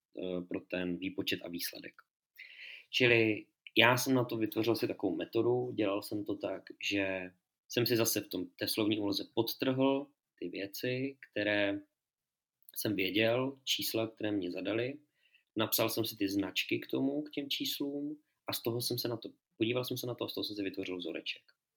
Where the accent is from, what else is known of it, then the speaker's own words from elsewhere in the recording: Brno, South Moravian Region, Czechia; A já teda pocházím z Brna